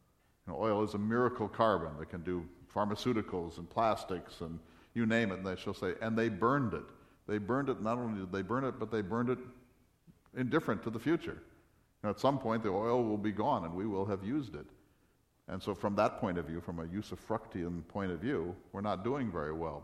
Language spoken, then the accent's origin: English; North Dakota, United States; First of all, I'm from North Dakota. And, you know, it's autumn in North Dakota, and I think if you've been up there, you know what that means.